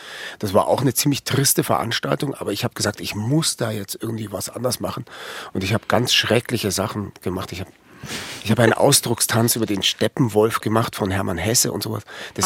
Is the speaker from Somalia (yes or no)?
no; England, United Kingdom; now in Germany; also ich musste ja nicht zur Bundeswehr als Engländer, ich war ja ein Ausländer, quasi ein Papierausländer